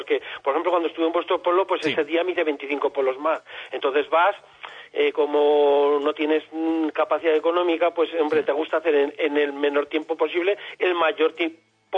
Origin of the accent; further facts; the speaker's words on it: Tarazona, Aragon, Spain; pues yo de Tarazona, pues no sé, me parece que tengo hasta las baldosas sacadas, ¿no?, de mi pueblo